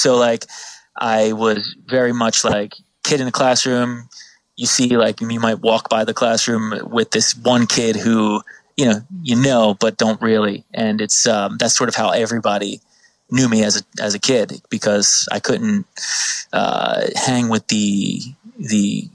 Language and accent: English; New Jersey, United States; I'm from South Jersey.